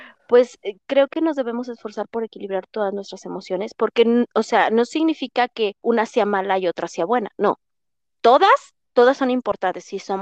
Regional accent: Mexico; a veces yo digo palabras muy mexicanas porque soy de México.

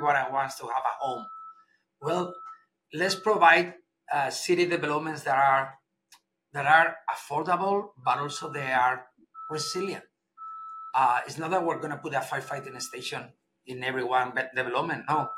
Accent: Spain; English is a second language; I come from Spain.

